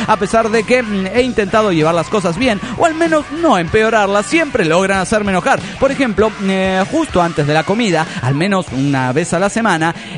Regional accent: Delta, Colorado, United States; de Delta, Colorado.

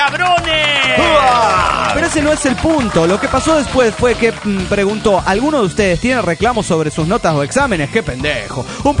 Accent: Mexico City, Mexico; Soy el demonio del DF mexicano.

